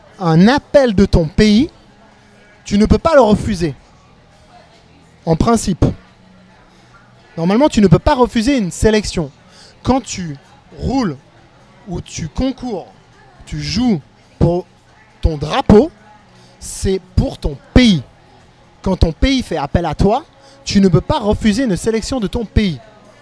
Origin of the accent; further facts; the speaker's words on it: Switzerland; moi, en tant que Suisse